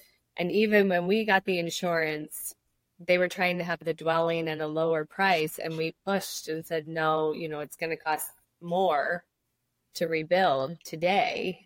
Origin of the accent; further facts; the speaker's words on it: East Coast, United States; originally we're both from the East Coast, so we do have family.